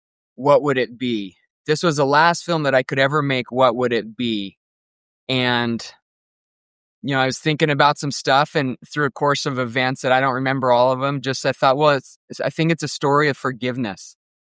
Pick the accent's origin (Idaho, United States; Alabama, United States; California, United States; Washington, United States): Idaho, United States; I grew up in Idaho, never knew you could go into filmmaking until I was actually in college